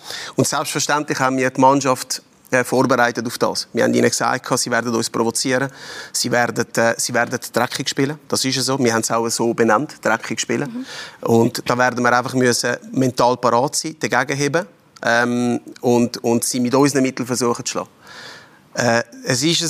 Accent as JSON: {"language": "German", "country": "Switzerland", "said": "Wir sind Schweizer"}